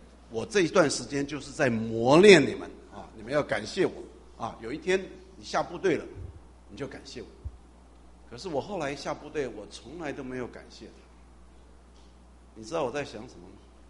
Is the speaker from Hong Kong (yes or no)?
no; Taiwan; 我是从台湾来啊，在台湾呢、啊，在过去啊，每一个男性都要当兵才能出来，要受军训。